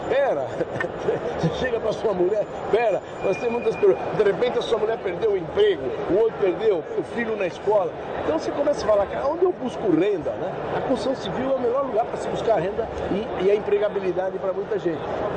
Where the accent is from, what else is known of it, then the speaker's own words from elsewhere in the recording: Brazil; Então, sou eu como brasileiro que eu sou, fico chateado.